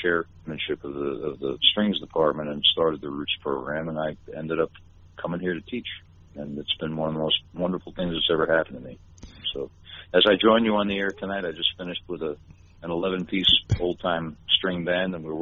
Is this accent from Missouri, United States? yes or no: no; New York, United States; I grew up in New York, in the city, and that music was really all over the radio